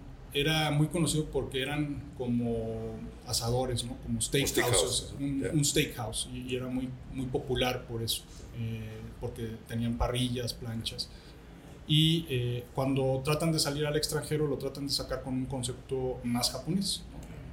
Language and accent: Spanish; Guadalajara, Jalisco, Mexico; Soy nacido aquí en Guadalajara. Como bien dijiste, de padres japoneses que migraron en los 60s aquí a esta ciudad, ¿no? Yo soy ya tapatío.